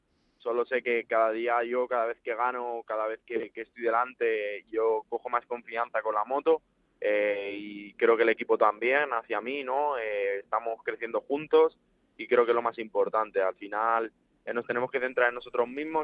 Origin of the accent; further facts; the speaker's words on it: San Martín de la Vega, Community of Madrid, Spain; Si no estoy en mi pueblo, con tantas carreras es imposible.